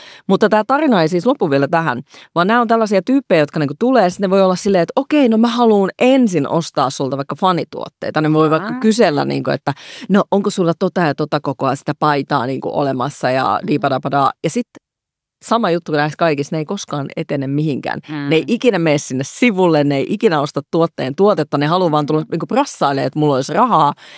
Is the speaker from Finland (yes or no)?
yes; Turku, Southwest Finland, Finland; minä turkulaisena nyökkään ja tiedän.